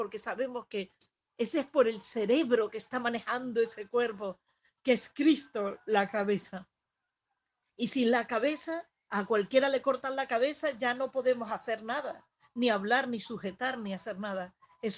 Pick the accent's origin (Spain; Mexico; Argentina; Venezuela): Venezuela; born there; una chica venezolana de mi tierra donde yo nací.